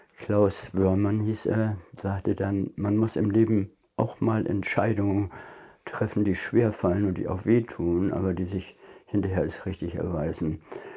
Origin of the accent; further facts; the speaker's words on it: Neufeld, Schleswig-Holstein, Germany; born there; Ich bin 1950 in Neufeld geboren. Mein Vater war Fischer